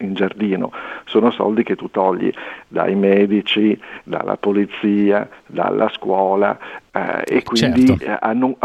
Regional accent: Liguria, Italy; L'altra cosa che invece è da ligure, ci metto il cuore

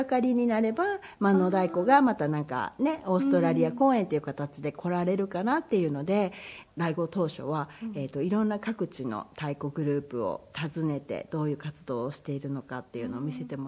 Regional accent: Kagawa, Japan; now in Australia; 地元の香川県の万能太鼓というところに所属させてもらって、2年間そこで、オーストラリアに来る前に2年間所属させていただき

